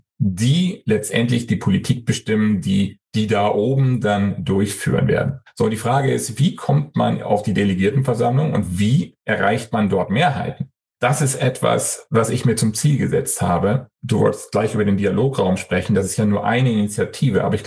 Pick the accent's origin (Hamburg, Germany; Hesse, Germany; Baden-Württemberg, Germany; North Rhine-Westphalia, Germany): Hamburg, Germany; da wo ich herkomme aus Hamburg